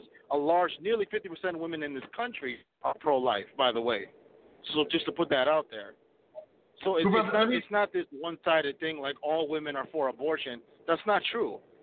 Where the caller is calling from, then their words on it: Minneapolis, Minnesota, United States; I'm calling from Minneapolis.